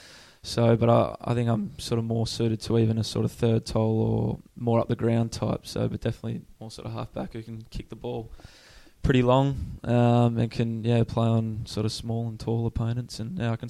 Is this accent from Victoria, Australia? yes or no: no; Queensland, Australia; So I grew up in Queensland and went through all the under-18s and all the state football there